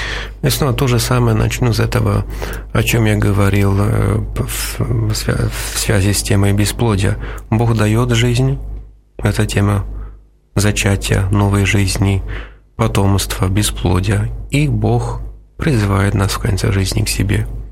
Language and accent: Russian; Poland; now in Russia; Ну, почему мы, я из Польши, почему я приехал вначале в Россию?